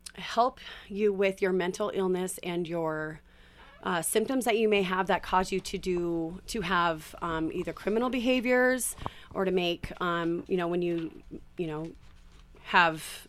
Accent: Moscow, Idaho, United States; I'm originally from Moscow.

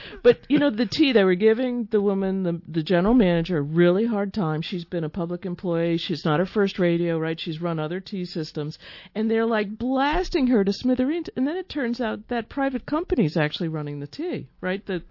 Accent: Boston, Massachusetts, United States; Sorry, I'm such a Bostonian.

